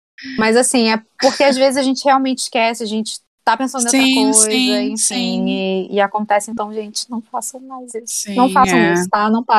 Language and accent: Portuguese; Brazil; E falou assim: você é brasileira? Aí eu falei: brasileira sou brasileira.